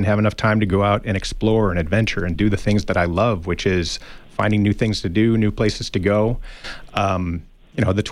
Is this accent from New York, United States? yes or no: yes; Buffalo, New York, United States; moved away as an adult; now in Tucson, United States; I moved to Arizona, so I grew up in Buffalo, New York, outside of Buffalo, New York, and I graduated high school and ran away from home with a girl. Ended up in Arizona